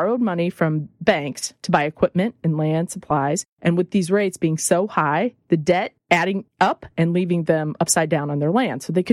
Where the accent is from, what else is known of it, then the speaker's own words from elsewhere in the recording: Union, Missouri, United States; The town's small population, obviously, because we grew up in Union, Missouri.